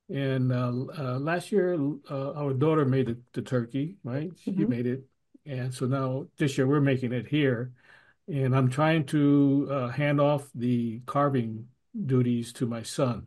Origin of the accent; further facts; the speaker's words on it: New York, United States; growing up in New York, and when we had Thanksgiving, it was just us, my mom and dad and my brother and myself. And, you know, turkey, but we're Puerto Rican